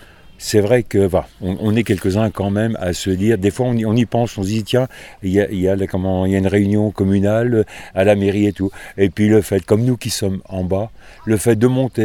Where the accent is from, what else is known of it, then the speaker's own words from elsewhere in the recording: Valence, Auvergne-Rhône-Alpes, France; now in Pont, France; parce que je suis pas originaire d'ici, mais de la Drôme, de Valence